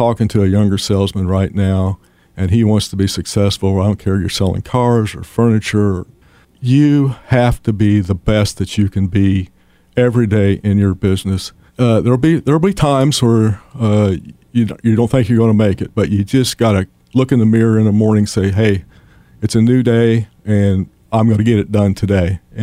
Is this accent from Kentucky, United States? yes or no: no; Danville, Illinois, United States; I'm from Danville, Illinois, and I am currently the owner of CarMac Car Capital.